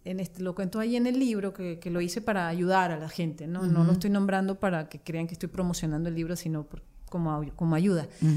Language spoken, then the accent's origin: Spanish; Venezuela; now in United States; En los Estados Unidos, no sé, nunca los he contado, pero tengo 31 que salí, 31 años que salí de Venezuela, 32 ya casi.